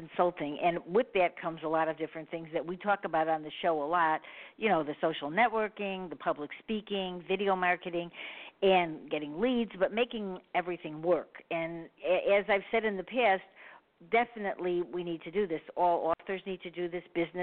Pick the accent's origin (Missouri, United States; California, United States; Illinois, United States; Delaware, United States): Illinois, United States; Chicago; and I'm from Chicago.